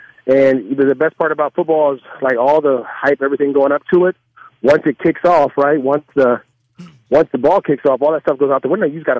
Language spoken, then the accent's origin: English; Antioch, California, United States; And it's crazy because so many people that I grew up with in Antioch or in the Bay Area, they work for the Raiders.